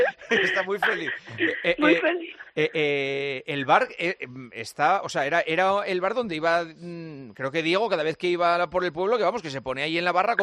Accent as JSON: {"language": "Spanish", "town": "Gijón", "region": "Asturias", "country": "Spain", "said": "Es que claro, yo soy de Gijón, a mí me encanta escucharla hablar así"}